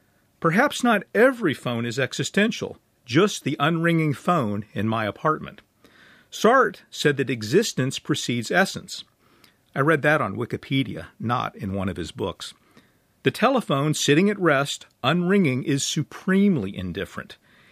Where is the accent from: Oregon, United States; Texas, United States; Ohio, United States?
Texas, United States; Houston; I felt displaced in the suburbs of Houston.